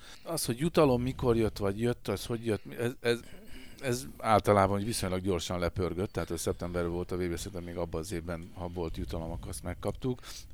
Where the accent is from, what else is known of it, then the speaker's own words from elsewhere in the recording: Hungary; de mégis mint magyarok valahogy más volt a helyzet, egy kicsit jobban haverkodott velünk mindenki.